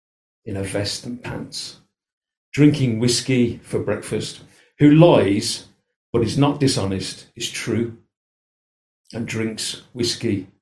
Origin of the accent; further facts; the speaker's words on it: Birmingham, West Midlands, United Kingdom; I grew up in Birmingham, which, you know, it's where Peaky Blinders is set, if anybody, you know. And I actually grew up in Small Heath, where Peaky Blinders is set.